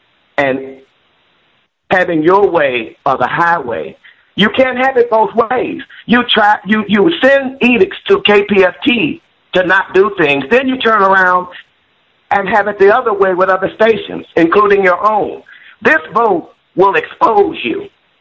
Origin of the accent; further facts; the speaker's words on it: Texas, United States; in the world I grew up in Texas, that's called hypocrisy.